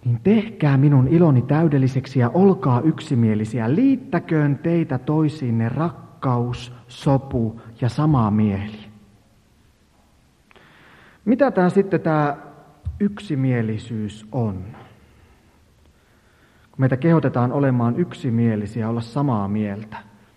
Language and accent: Finnish; Ostrobothnia, Finland; Mä oon Pohjanmaalta kotoisin